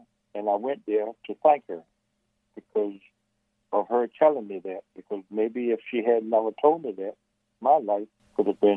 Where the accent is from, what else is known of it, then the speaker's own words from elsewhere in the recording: Kilmarnock, Virginia, United States; Well, I can go back as far as to growing up in Lancaster County, going to Kilmonnock, walking around town, going into the drugstores